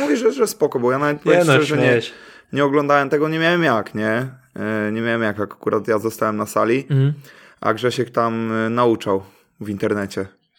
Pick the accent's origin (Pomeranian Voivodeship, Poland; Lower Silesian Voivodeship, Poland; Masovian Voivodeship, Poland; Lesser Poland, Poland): Pomeranian Voivodeship, Poland; mimo, że my jesteśmy obaj z Pomorza, to spotkaliśmy się na Śląsku.